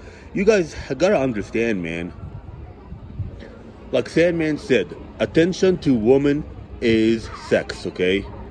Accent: Florida, United States; So, I'm from Florida. We have all this stuff in Florida, so it ain't all that for me.

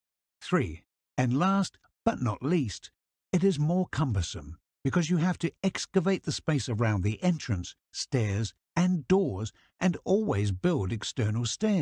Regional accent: Leipzig, Saxony, Germany; I know dozens of examples of such unusual architectural planning in my hometown of Leipzig, alone.

